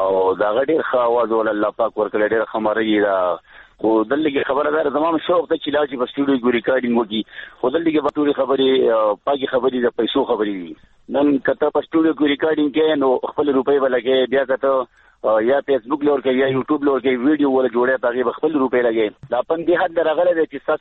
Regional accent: Golkara, Khyber Pakhtunkhwa, Pakistan; ما په لغه ګولکړه کې پیدا شي ما په ګولکړه کې لوښه مږي

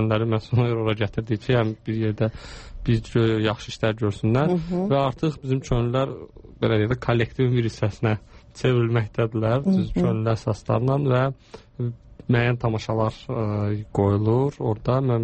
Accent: Germany; və mən Almanya'dan gəlmişəm.

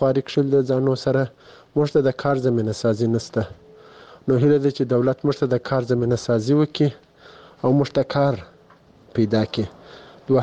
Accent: Kandahar, Afghanistan; د کندهار ولایت د سور لسمینه

